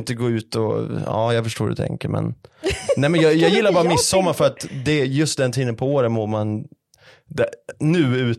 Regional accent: Solna, Stockholm County, Sweden; also born or lived in Uppsala; Alltså jag är född här i Stockholm, i Solna. Och sen när jag var 14 år flyttade vi till mellan Gävle och Uppsala. Så jag har gått i skolan i Uppsala.

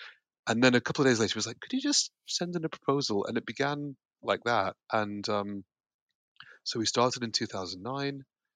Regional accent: Yorkshire and the Humber, United Kingdom; as a teenager, early teenager, when I was growing up in Yorkshire

